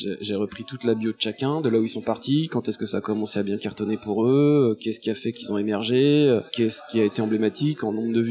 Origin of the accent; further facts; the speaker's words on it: Île-de-France, France; Enfin, on est d'Île-de-France.